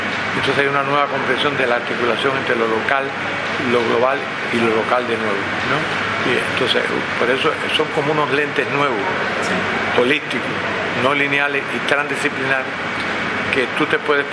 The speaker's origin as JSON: {"language": "Spanish", "country": "Cuba", "said": "Yo introduje en mi país, Cuba, este campo del saber"}